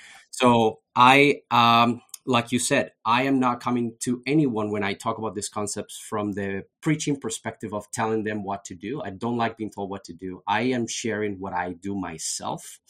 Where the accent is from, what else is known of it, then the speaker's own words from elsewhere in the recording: Colombia; now in United States; I'm a proud American. I am an immigrant. I was born and raised in Colombia.